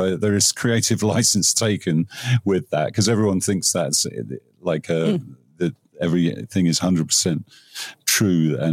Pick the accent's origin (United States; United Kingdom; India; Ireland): United Kingdom; England; I'm English, but I'm not obsessed by the royal family.